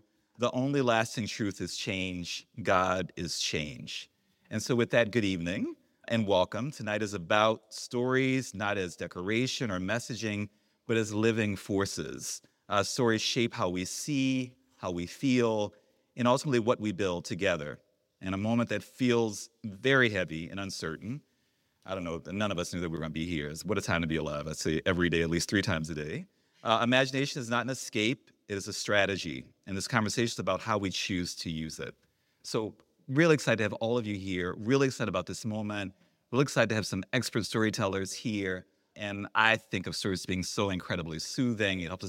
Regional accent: New Orleans, Louisiana, United States; now in California, United States; you know I'm a New Orleans boy, so I'm a Californian now, so I joke that I'm a New Orleans native was expatriated to California. California is definitely home.

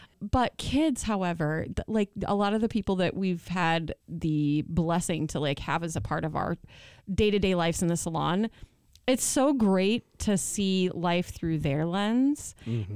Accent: Hyannis, Massachusetts, United States; born there; See, I'm a Celtics fan, but that's because I was born in Hyannis, Massachusetts.

